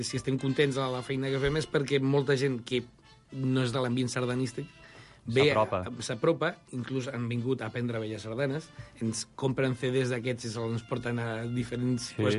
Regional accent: Badia del Vallès, Catalonia, Spain; perquè jo sóc de Badia del Vallès

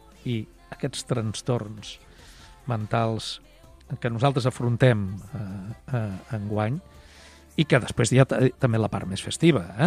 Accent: Cabdella, Catalonia, Spain; now in Sabadell, Spain; jo sóc de la Vall Fosca, jo sóc de Cabdella, encara que no es noti amb l'accent ara, però vaja, costa molt poc recuperar-lo.

